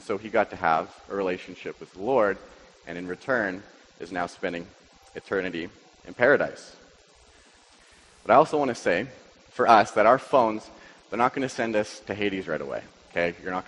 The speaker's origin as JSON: {"language": "English", "town": "Chilliwack", "region": "British Columbia", "country": "Canada", "said": "you guys all know that I came from Chilliwack, right? And so with Chilliwack, we have the mountains, we have the river, we have the lake."}